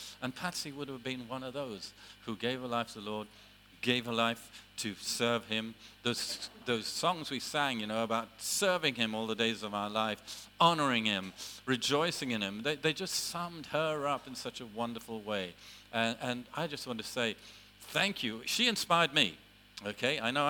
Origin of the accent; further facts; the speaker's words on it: London, United Kingdom; because I'm a Londoner, that I love London town. I lived in London from the age of 12, so I love London too. But I love living out in the country even more